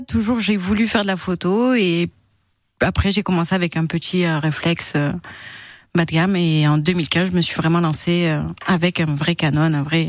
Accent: Carpentras, Provence-Alpes-Côte d'Azur, France; Alors moi, je suis 100% vauclusienne. Je suis née à Carpentras, j'ai grandi à Carpentras et après, je suis partie pour mes études.

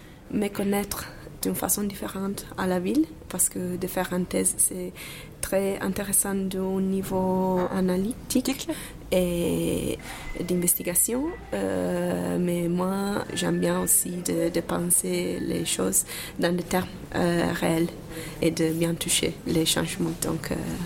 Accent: Turin, Piedmont, Italy; French is a second language; je viens de Turin, que ça a été pendant tout le XXe siècle une ville très industrielle.

